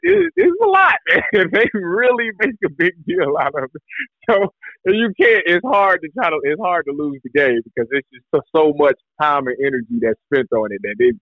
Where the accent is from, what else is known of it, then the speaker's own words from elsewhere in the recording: Ohio, United States; I mean, for me, I mean, yeah, growing up in Ohio, I thought, you know, Ohio had great football.